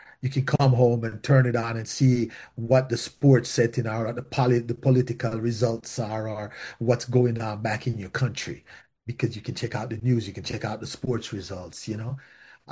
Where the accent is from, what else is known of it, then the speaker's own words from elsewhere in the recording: Jamaica; All as much Caribbean islands are because even though, yeah, I am Jamaican and we have, we love Jamaica, this is something for all Caribbeans.